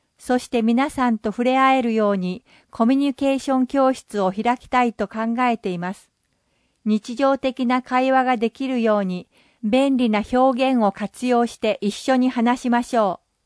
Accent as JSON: {"language": "Japanese", "town": "Hilo", "region": "Hawaii", "country": "United States", "tie": "born or raised there", "second_language": "Japanese", "lives_now": "Iki, Japan", "said": "私はハワイ島のヒロシという小さな町で生まれ育ちました。壱岐市と同じように、ヒロシも海や豊かな緑に囲まれていて、本当に恵まれた場所です。曾祖父母が日本人ですので"}